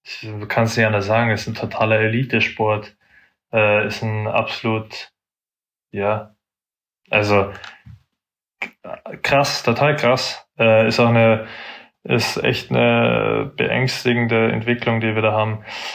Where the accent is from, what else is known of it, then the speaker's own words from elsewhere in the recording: Munich, Bavaria, Germany; Ich bin aus München, bin München City aufgewachsen, also in Schwabing.